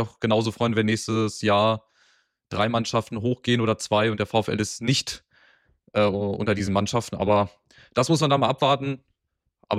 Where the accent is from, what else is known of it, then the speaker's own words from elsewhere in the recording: Wolfsburg, Lower Saxony, Germany; Richtig, ich bin aufgewachsen in dem Gebiet von unserem letzten Gegner, in Raum Wolfsburg bin ich tatsächlich aufgewachsen.